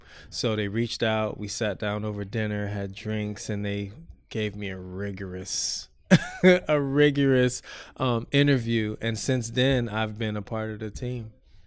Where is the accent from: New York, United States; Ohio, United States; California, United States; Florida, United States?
Florida, United States; Miami; I am a man of many talents, born and raised in Miami, Florida.